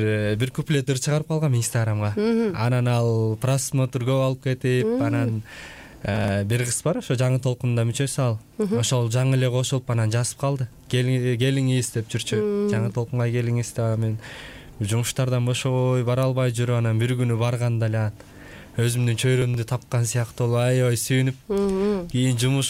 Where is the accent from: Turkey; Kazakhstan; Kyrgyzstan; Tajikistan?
Kyrgyzstan; Kögöy, Naryn Region; Мен Нарын областына караштуу Жумгал районунун Көгөй деген айылында туулгам. Жумгалда өсүп чоңойгом.